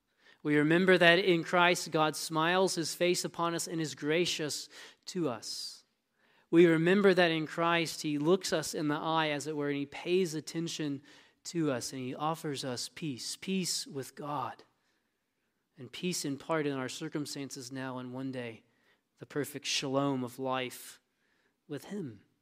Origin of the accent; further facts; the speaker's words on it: Texas, United States; You know, I mentioned I'm from Texas, so forgive me, I like country music.